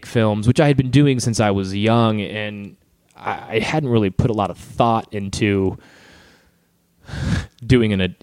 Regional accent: Indiana, United States; No. I'm from Indiana.

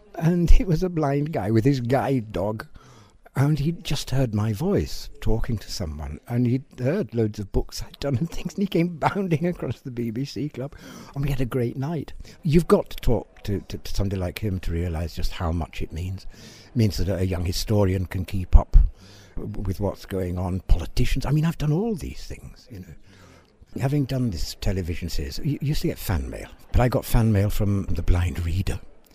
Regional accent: Yorkshire and the Humber, United Kingdom; born there

